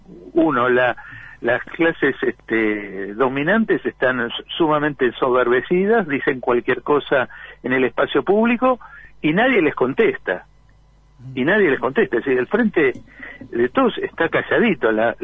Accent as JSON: {"language": "Spanish", "country": "Argentina", "said": "yo, como patriota argentino, estoy a favor de la solvencia fiscal."}